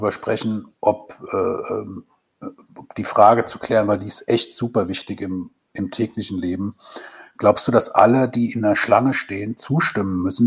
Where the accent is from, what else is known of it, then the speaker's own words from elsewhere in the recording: Frankfurt, Hesse, Germany; aber habe ich als Frankfurter überhaupt kein Verständnis für, wie man nach Frankfurt fahren kann und nicht ins Eichkatzel gehen kann.